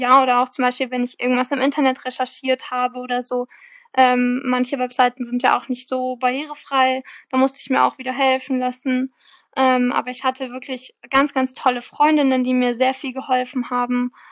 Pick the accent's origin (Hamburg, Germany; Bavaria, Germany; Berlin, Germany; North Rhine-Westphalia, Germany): Bavaria, Germany; Freising; das Buch spielt ja in meiner Heimatstadt Freising.